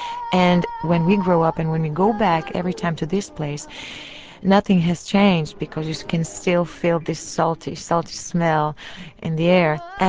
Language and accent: English; Israel; English is a second language; I've born and raised in Israel, in a very, very mixed and huge, large culture. My mother is Egyptian, my father is Moroccan, but originally my father is originally from Spain.